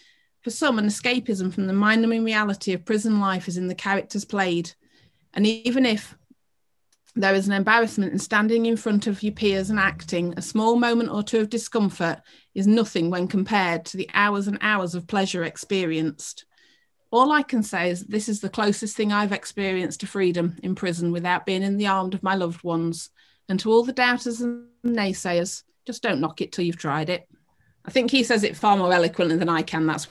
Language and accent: English; Northern England, United Kingdom; accent: Northern; I can be their mouthpiece in my Northern accent, if that's all right.